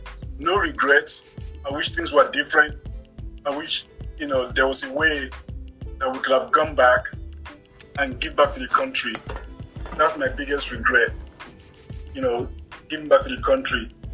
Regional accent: Lagos, Nigeria; So obviously I was born in Lagos and I grew up in a military household, right?

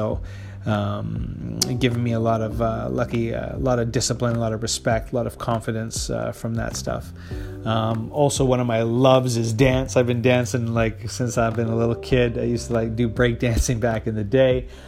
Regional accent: White Rock, British Columbia, Canada; I'm born and raised in Vancouver, more specifically out in the South Surrey White Rock area is where I grew up. That's my hood out there. That's where I spent most of my life. And now living in downtown.

